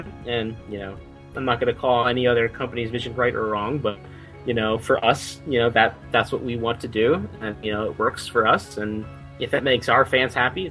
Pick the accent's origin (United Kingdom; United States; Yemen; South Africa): United States; New Jersey; now in Japan; And when I went to college, I'm from New Jersey.